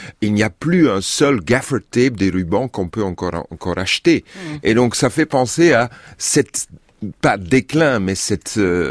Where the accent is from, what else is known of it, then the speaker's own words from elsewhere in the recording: Flanders, Belgium; Je suis belge, je suis flamand